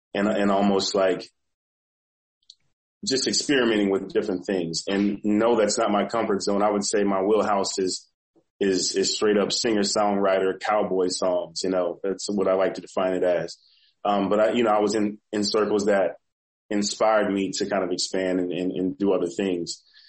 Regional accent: Texas, United States; also born or lived in Atlanta; So I was born in Atlanta, Georgia, and my parents subsequently moved to Texas.

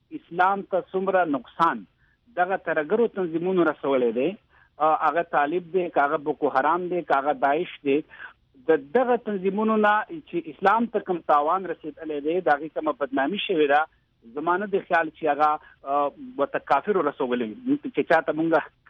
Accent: Khyber Pakhtunkhwa, Pakistan; د پښتون قوم مونږ دواړه پښتانه یو د مونږ نن وګورو نو د نن نه لکه چې کله دا طالب انزیشن او ترګری او د مونږ په وطن کې صوفي محمد او دا کیسې نشي نه وي

